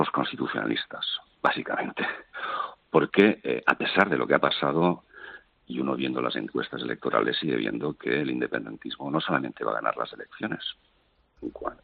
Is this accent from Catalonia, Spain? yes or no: yes; Catalonia, Spain; first language Catalan; Spanish is a second language; catalanes, como yo, que no es que haya presumiendo de mis 8 apellidos catalanes, pero es que es lo que hay. Tengo mi lengua materna, que es el catalán, y me siento catalán por las 4 lados, que es mi forma de sentirse español.